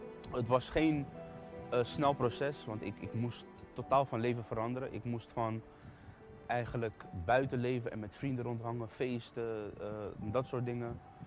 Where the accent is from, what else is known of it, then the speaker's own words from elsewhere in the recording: The Hague, South Holland, Netherlands; Ik kom uit Den Haag. Ik heb een goede jeugd gehad.